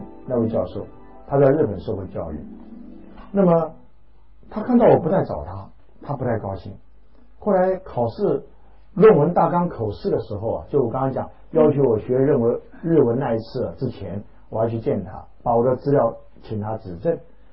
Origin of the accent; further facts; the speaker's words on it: Taiwan; 我说我是台湾来的，但是我确实不知道今天什么日子